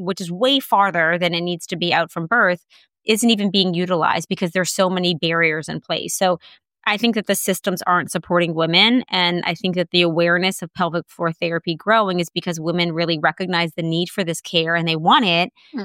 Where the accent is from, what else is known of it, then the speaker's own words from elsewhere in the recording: New Orleans, Louisiana, United States; went to PT school thinking I was going to be a sports trainer for the New Orleans Saints, which is my hometown.